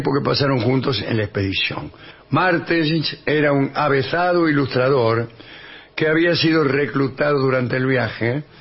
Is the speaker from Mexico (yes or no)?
no; Baigorrita, Buenos Aires Province, Argentina; Que para nosotros, que somos de Baigorrita